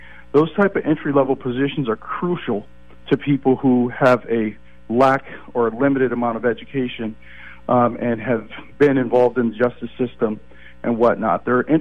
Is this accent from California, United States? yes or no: yes; Oakland, California, United States; We've been born and raised in Oakland through all of its adversity.